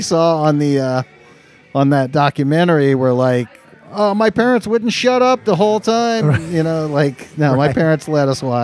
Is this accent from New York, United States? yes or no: no; Baton Rouge, Louisiana, United States; And then we moved to Baton Rouge when I was four. Went to nursery school in Baton Rouge and then came here in 65.